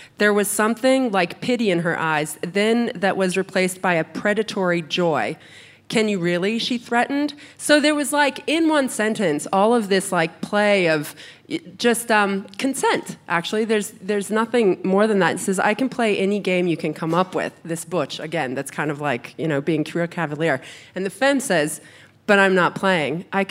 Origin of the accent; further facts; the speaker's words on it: France; English is a second language; Yeah, no, so I was born and raised in France, and in France they kind of like bring you up on the classics